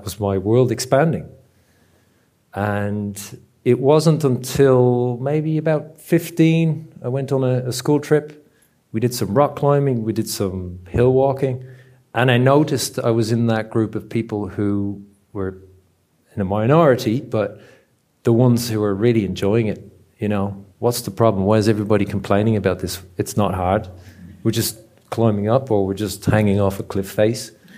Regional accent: Dublin, Leinster, Ireland; I'm not from these parts, hence the dodgy accent. I grew up in Dublin

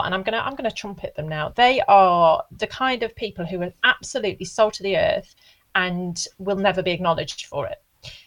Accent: Burton-on-Trent, West Midlands, United Kingdom; accent: Midlands; Oh, I'm from Burton-on-Trent.

